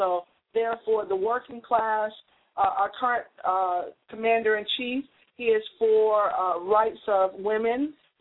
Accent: United States; And America, I am American, we can, you know.

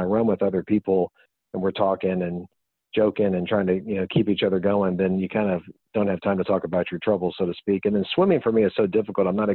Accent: Houston, Texas, United States; I think that's just from growing up in Houston and having fans always going on because it was so darn hot.

